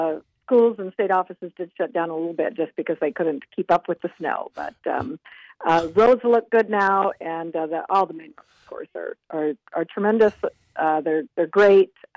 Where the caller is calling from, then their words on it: Anchorage, Alaska, United States; I am calling in from Anchorage, Alaska. That's where I work in the state building, right on 7th Street.